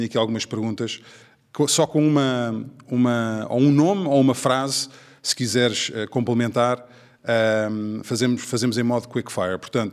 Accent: Portugal; moved away as an adult; como português imigrante eu senti exatamente o mesmo

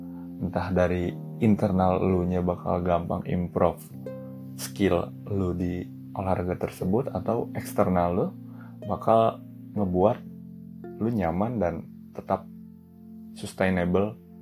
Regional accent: Cianjur, West Java, Indonesia; Dan gue sendiri pulang ke daerah gue, dari Bogor ke Cianjur.

